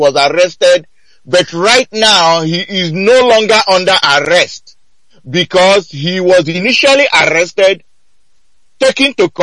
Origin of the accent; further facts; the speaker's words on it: Oguta, Imo, Nigeria; I come from Arondionyemobi in Uguta in Biafra land.